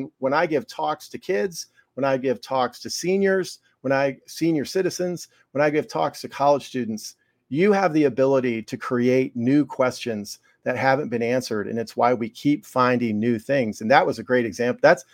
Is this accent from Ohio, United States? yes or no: no; Philadelphia, Pennsylvania, United States; I grew up in Philly, obviously, and it just looks so different.